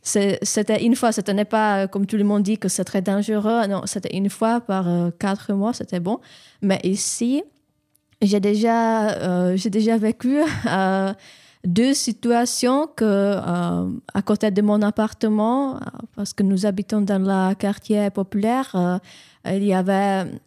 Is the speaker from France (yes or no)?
no; Czechia; French is a second language; Il a demandé de quel pays je viens, parce que bien sûr, c'est bien audible que j'ai l'accent. Alors, j'ai dit la République tchèque.